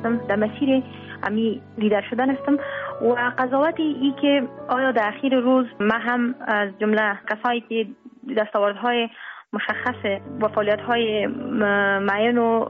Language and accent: Persian; Afghanistan; ما یک شخص هستم که در امی جامعه افغانستان بزرگ شدیم